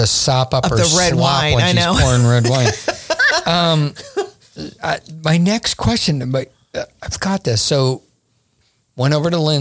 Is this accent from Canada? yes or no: no; Ireland; I'm Irish. That should be included.